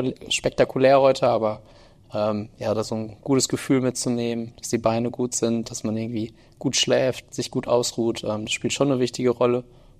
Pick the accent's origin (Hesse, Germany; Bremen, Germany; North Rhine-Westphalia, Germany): North Rhine-Westphalia, Germany; Münster; ich komme aus Münster